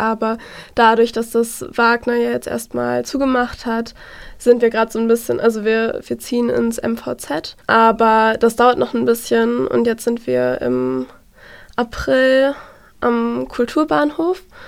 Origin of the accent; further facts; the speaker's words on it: Krefeld, North Rhine-Westphalia, Germany; moved away as an adult; now in Jena, Germany; Ich bin eigentlich aus NRW, also ich bin in Krefeld aufgewachsen und ich bin dann zum Studieren nach Jena gezogen. Also ich studiere hier Psychologie seit 2020.